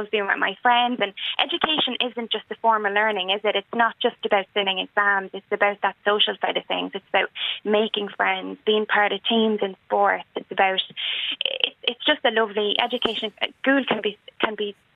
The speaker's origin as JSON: {"language": "English", "town": "Navan", "region": "Leinster", "country": "Ireland", "said": "I'm from Navan, the lovely Meath, and I'm from the travelling community"}